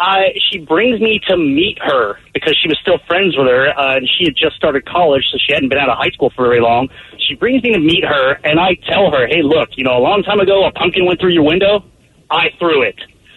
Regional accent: Bothell, Washington, United States; especially growing up in Bothell where it was empty and there was nothing to do yet.

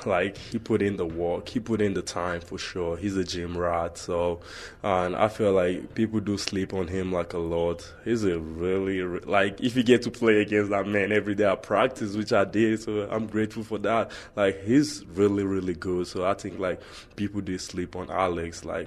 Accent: Minna, Niger State, Nigeria; now in United States; So the main stopping point is Mina, Nigeria, my hometown.

